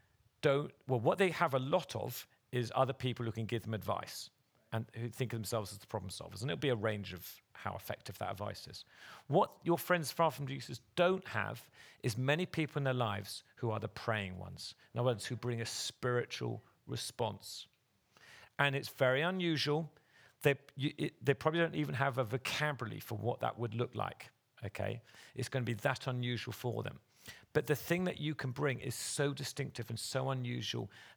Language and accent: English; England, United Kingdom; We have an antique teapot because we're English and we love to drink tea.